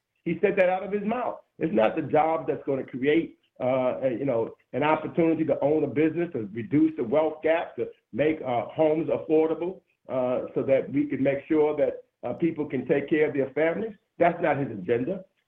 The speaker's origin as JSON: {"language": "English", "region": "New York", "country": "United States", "said": "look, I'm from New York."}